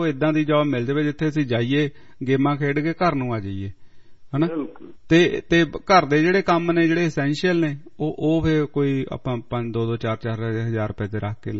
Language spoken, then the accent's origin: Punjabi; Punjab, India; ਦੇਖੋ ਪੰਜਾਬ ਦੇ ਵਿਚ ਨਸ਼ੇ ਦੀ ਹਾਲਾਤ ਸੀ, ਨਸ਼ਾ ਕਾਫੀ ਮਾੜਾ ਸੀ। ਮੈਂ ਆਪਣੇ ਪਿੰਡ ਦੀ ਅਕਸਰ ਉਦਾਹਰਨ ਦਿੰਦਾ, ਸਾਡੇ ਪਿੰਡ ਕਾਫੀ ਬੈਡ ਸੀ